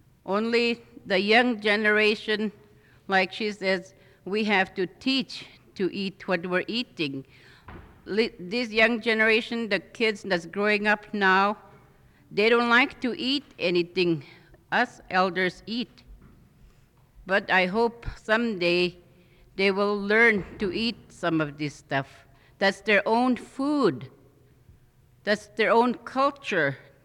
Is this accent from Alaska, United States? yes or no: yes; Larsen Bay, Alaska, United States; from Larson Bay.